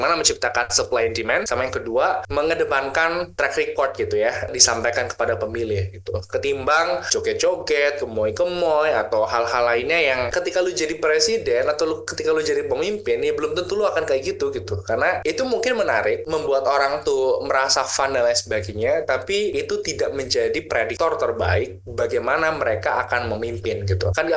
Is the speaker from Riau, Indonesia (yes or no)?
no; Tegal, Central Java, Indonesia; kampung saya di Tegal.